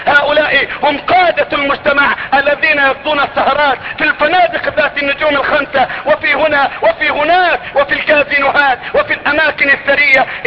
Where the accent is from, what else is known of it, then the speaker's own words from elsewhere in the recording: Egypt; بلدتنا مصر